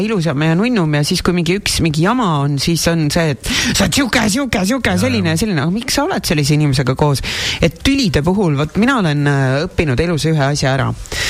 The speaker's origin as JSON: {"language": "Estonian", "town": "Tartu", "region": "Tartu County", "country": "Estonia", "said": "ma ise olen tartlane."}